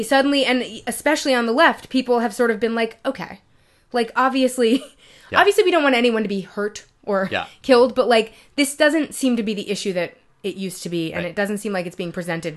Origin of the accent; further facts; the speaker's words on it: New York, United States; But only interesting to me, and I think interesting to me specifically as a New Yorker.